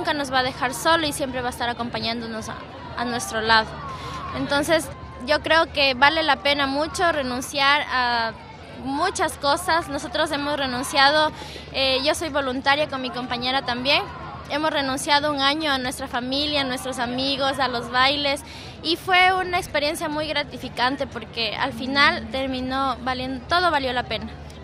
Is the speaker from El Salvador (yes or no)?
no; Ecuador; somos las 80 personas que venimos de Ecuador.